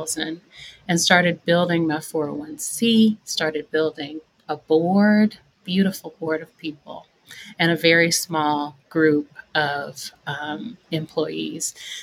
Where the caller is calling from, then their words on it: Birmingham, Alabama, United States; from Birmingham, Alabama, founder of Ruffner Treehouse Village.